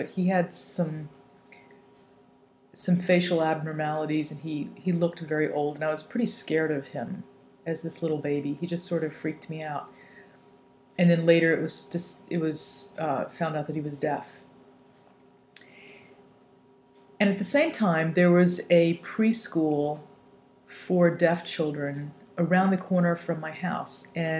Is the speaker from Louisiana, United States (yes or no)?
yes; New Orleans, Louisiana, United States; I grew up in New Orleans, and back when I was about 10 years old, my cousin gave birth to a deaf baby.